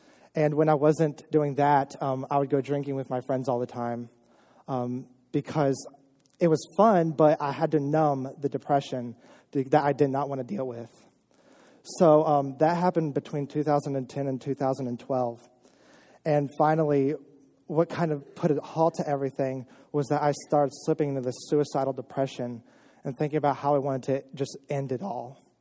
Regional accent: Georgetown, Kentucky, United States; I was born and raised in Georgetown, Kentucky, just up the road.

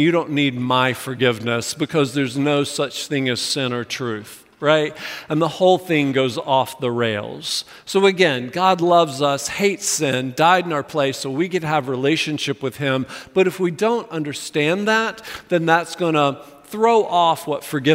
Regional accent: North Carolina, United States; Now, I am from Western North Carolina.

